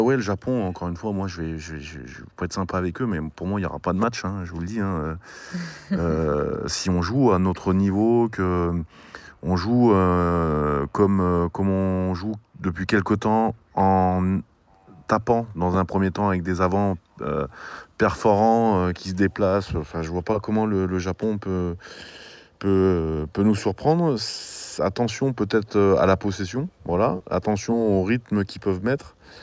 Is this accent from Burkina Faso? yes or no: no; France; je vais manquer d'humilité parce que je suis un bon Français